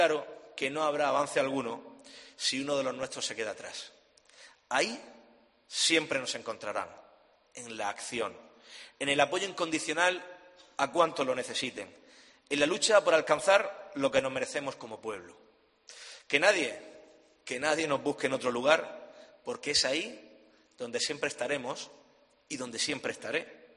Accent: Spain; Confío plenamente, igual que en mi país, una gran nación como España que nos emociona.

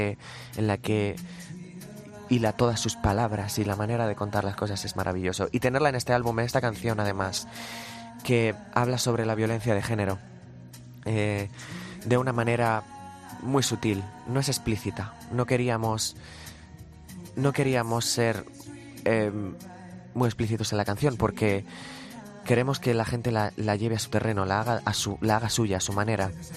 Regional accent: Spain; Evidentemente sigo haciendo música en español, es mi prioridad porque soy español

